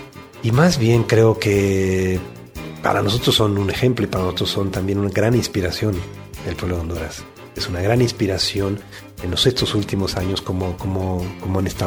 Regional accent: Mexico; me lo dice en México, en mi país y en otros países

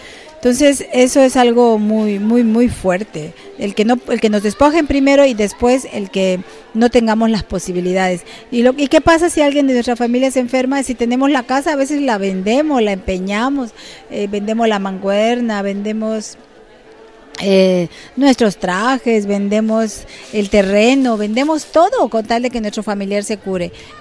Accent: Juchitán, Oaxaca, Mexico; soy del Istmo de Tehuantepec, de Juchitán. Pertenezco al pueblo indígena Vinizá.

